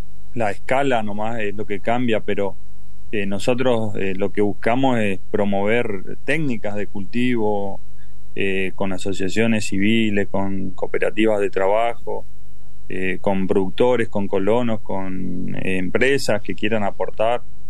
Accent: Misiones, Argentina; Provengo también de Misiones, muy común o era muy común vivir en la colonia, vivir en la chacra. Yo fui a la escuela primaria, comencé en la colonia, íbamos caminando, eran varios kilómetros.

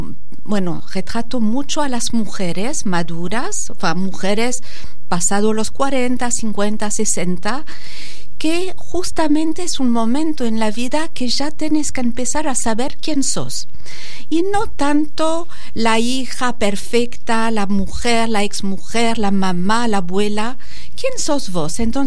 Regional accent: France; Spanish is a second language; moved away as an adult; now in Argentina; Sigo después de casi 30 años viviendo en Argentina con mi acento. Vine por amor

